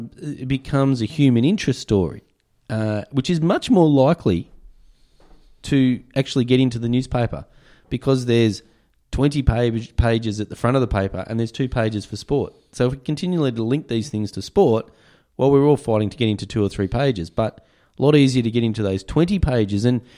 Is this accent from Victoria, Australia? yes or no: yes; Melbourne, Victoria, Australia; And we were interested, and we come from Melbourne, you know, so her community is certainly going to be interested in that story.